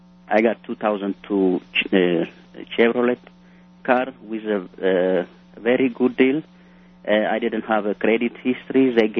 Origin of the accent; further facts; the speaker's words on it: Ethiopia; English is a second language; now in United States; I'm from Ethiopia.